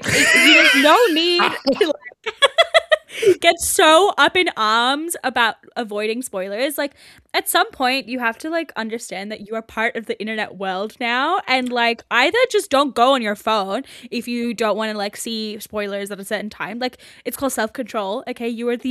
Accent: Gold Coast, Queensland, Australia; Like, yeah, because we grew up on the Gold Coast.

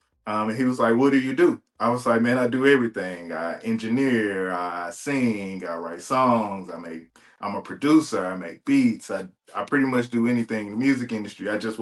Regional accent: Monroe, Louisiana, United States; because I'm from Monroe, Louisiana, and it's 70% black. And I grew up all black schools all my life.

